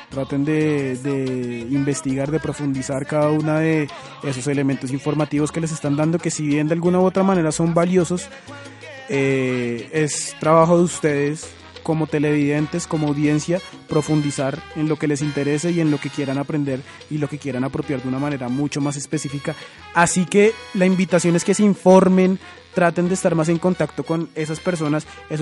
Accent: Colombia; nosotros primero somos humanos, después somos colombianos y después miramos a ver de dónde venimos

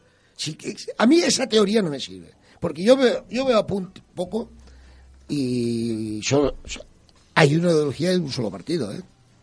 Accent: Valencian Community, Spain; first language ca; Spanish is a second language; Yo soy valenciano parlante de nacimiento. La leche de mi madre ya era valenciana.

